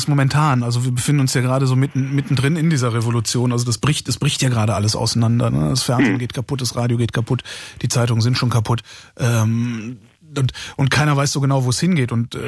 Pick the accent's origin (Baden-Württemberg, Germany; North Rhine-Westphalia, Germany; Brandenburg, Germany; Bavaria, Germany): North Rhine-Westphalia, Germany; Cologne; also ich komme ja aus Köln, in meinem alten Bezirk in Sülz